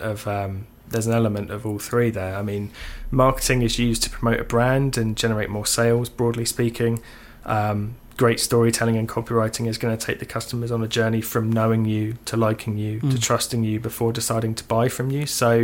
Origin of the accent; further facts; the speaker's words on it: Southampton, South East England, United Kingdom; So I was born and raised in Southampton, or just on the outskirts, studied locally